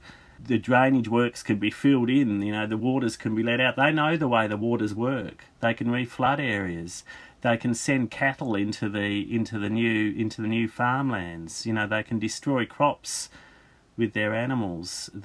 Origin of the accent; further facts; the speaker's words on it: Australia; But I'm an Australian historian. I mean, I've studied the frontier in Australia. I'm more familiar with it.